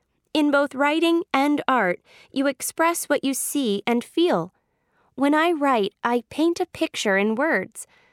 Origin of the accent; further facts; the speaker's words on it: Mount Kisco, New York, United States; I'm from Mount Kisco, a small town near New York City in the United States.